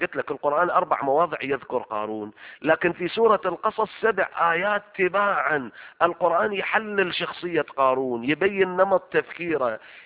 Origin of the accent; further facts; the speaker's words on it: Iraq; إحنا هناك بالفرات عندنا بكربلاء والنجف نسمع المثل شكل ثاني